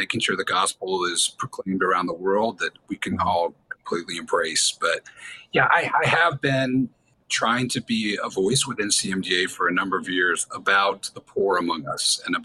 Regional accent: New Orleans, Louisiana, United States; It was church, honestly, for me during medical school when I was back in my hometown in New Orleans.

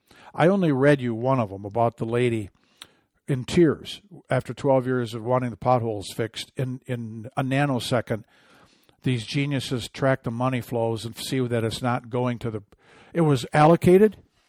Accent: Michigan, United States; water purified in Michigan, my home state

